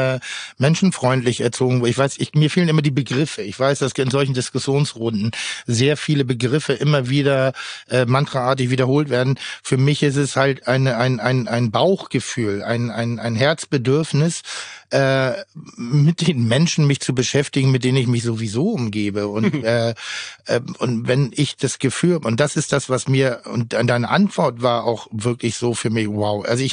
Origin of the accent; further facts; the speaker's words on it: Germany; ich bin als Deutscher natürlich betroffen, aber als deutscher weißer Mann, vermeintlich mit einer christlichen Grunderziehung, habe ich mit dem Konflikt eigentlich nichts zu tun.